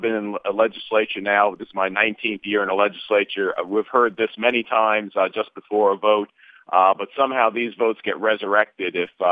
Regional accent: Maryland, United States; I'm from Maryland.

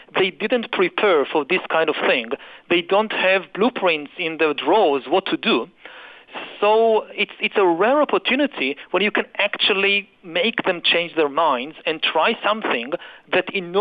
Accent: Israel; to some extent in my home country of Israel

